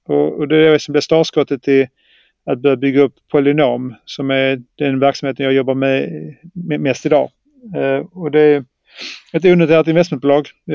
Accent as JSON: {"language": "Swedish", "region": "Skåne", "country": "Sweden", "said": "Jag är som ni hör en äkta skåning."}